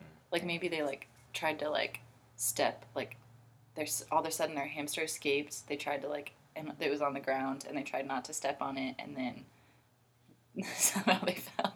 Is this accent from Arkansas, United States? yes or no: no; Colorado, United States; now in Twin Cities, United States; I am 25 years old. I'm originally from Colorado and now live here in the Twin Cities.